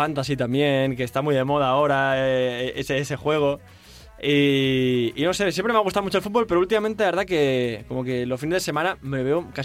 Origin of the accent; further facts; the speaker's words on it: Viladecans, Catalonia, Spain; cuando vengo de Madrid a Viladecans es como que me siento a gusto, y digo, hostia, estoy aquí en mi ciudad